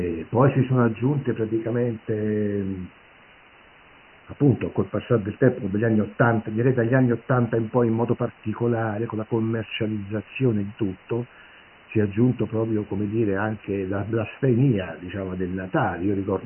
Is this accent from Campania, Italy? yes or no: yes; Naples, Campania, Italy; io sono napoletano